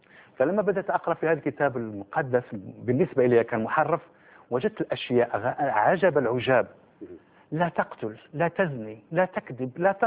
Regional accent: Morocco; أنا من المغرب، كنت مسلما والآن أبصر،

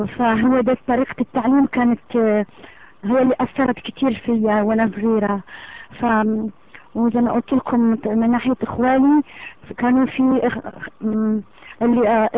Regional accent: Algiers, Algiers Province, Algeria; ولدت في الجزائر العاصمه، وكبرت وعشت هناك كتير، ومن عيله طبعا مسلمه.

